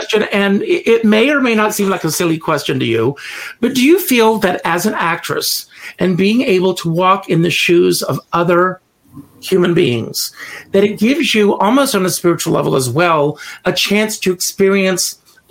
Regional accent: South Carolina, United States; when I was a little boy, I grew up in South Carolina, far, far from what you went through.

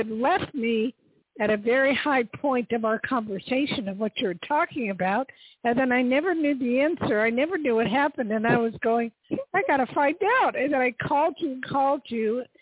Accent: New Jersey, United States; born there; I was born in Jersey, so I'm very familiar with Philly.

